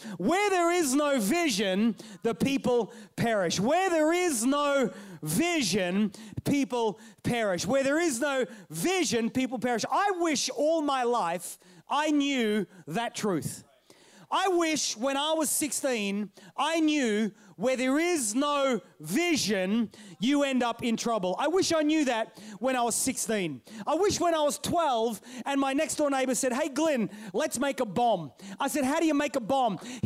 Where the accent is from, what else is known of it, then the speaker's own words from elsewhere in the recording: England, United Kingdom; accent: Australian; I'm an Englishman with an Australian accent.